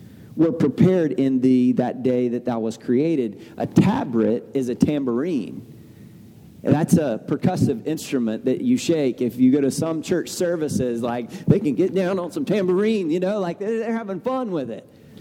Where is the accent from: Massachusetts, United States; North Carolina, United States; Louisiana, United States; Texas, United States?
Texas, United States; Where I grew up in Southeast Texas, it was country music.